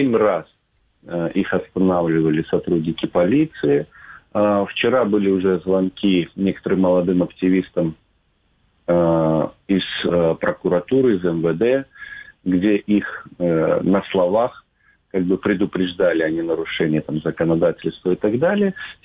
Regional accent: Crimea, Ukraine; Мы же стараемся провести эти мероприятия именно наоборот, с другим акцентом, что мы есть крымские татары, свободные люди

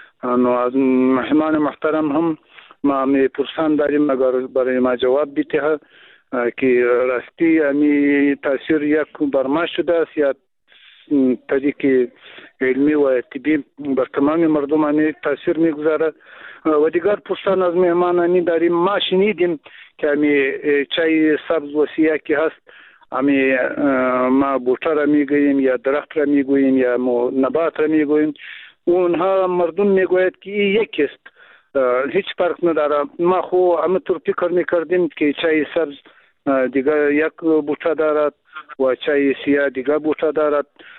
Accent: Afghanistan; first language Pashto; Persian is a second language

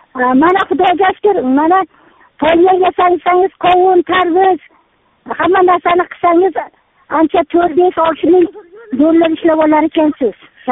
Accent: Chust, Namangan Region, Uzbekistan; moved away as an adult; now in Almaty, Kazakhstan; Men Chustumandanman, Namangan viloyati. Hozir Qozog'istondaman, Almatada. Yetti yil bo'ldi Almataga kelganimga.

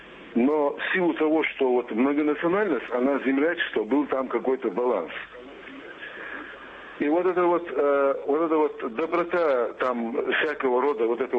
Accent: Chechnya, Russia; вы, наверное, поняли, что я чеченец.

